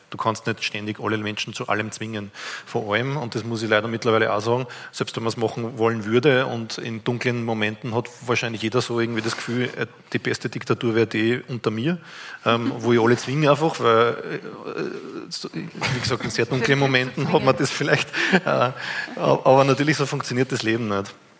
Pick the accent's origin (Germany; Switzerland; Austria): Austria; Lower Austria; ich komme aus Niederösterreich, in meiner Gemeinde bräuchte ich 2 Parkplätze.